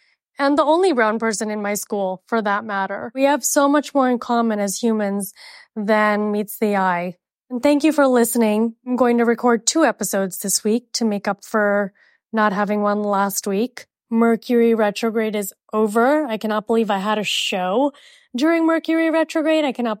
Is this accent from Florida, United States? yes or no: yes; Miami, Florida, United States; yes, I'm Indian, but I'm also from Miami. And I know Latino culture, and I could say I'm like part Latino because I'm from Miami. It automatically makes you Latino. And I speak fluent Spanish